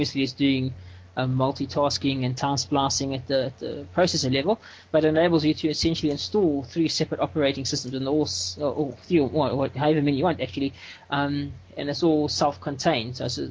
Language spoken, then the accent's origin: English; South Africa; I'm from South Africa and I'm an open source developer and solution architect.